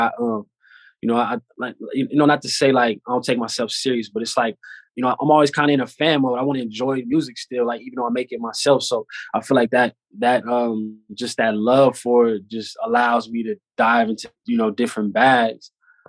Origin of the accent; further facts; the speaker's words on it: California, United States; It was solid growing up out here, man.